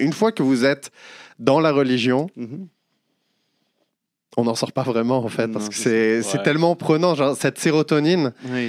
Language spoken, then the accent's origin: French; France; Je suis français et je reste quand même sur le plateau